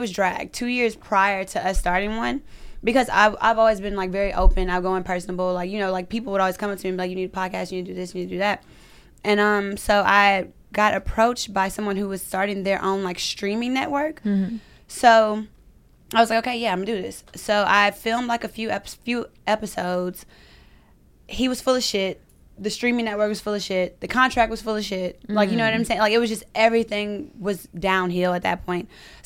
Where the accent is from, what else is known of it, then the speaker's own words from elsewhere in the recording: Baton Rouge, Louisiana, United States; moved away as an adult; I'm from Louisiana, born and raised, Baton Rouge. Mm. I moved out here at 22.